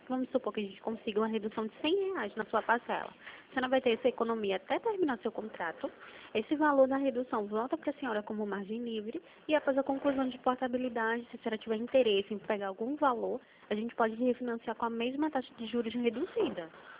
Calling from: Recife, Pernambuco, Brazil; Não, Fortaleza não. Eu falo de Recife.

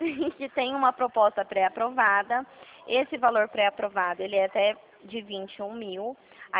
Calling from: Dracena, São Paulo, Brazil; Eu falo aqui da cidade de Dracena, o senhor conhece?

